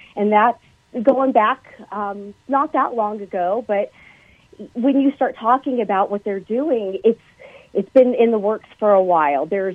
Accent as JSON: {"language": "English", "town": "Los Angeles", "region": "California", "country": "United States", "tie": "born or raised there", "said": "my being subjected to his antics growing up in Los Angeles in the 70s and the 80s"}